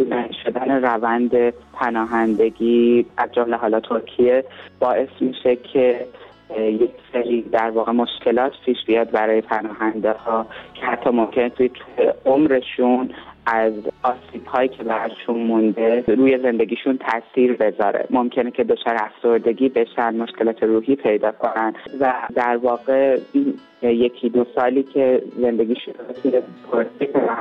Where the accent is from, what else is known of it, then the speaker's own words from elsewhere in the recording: Iran; به عنوان همجنسگرا از ایران میام بیرون.